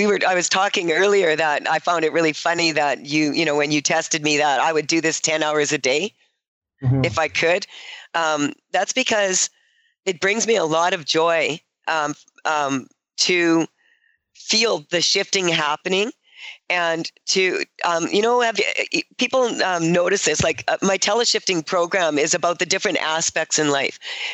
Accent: Canada; people were even wearing shorts around here because we're Canadian.

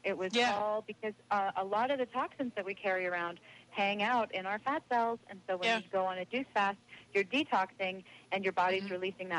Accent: Vancouver, British Columbia, Canada; I'm from Vancouver, so you know I'm a big sushi lover.

